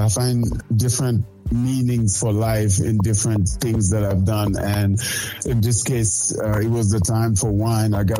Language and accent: English; Dakar, Senegal; I grew up in Senegal, in Dakar. I grew up diving a lot. I've been very close to the ocean my whole life